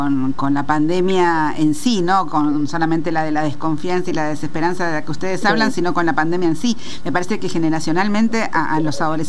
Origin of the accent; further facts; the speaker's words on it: Argentina; por cómo somos los argentinos